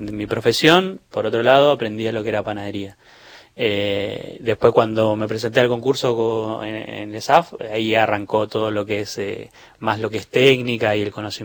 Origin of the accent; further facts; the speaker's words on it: Chaco, Argentina; moved away as an adult; now in Lanús, Argentina; Yo hace más de 20 años que estoy acá. Sí, yo soy oriundo del Chaco, pero ahora resido en Lanús, hace 20 años, me dediqué a la gastronomía siempre desde que llegué del Chaco a acá.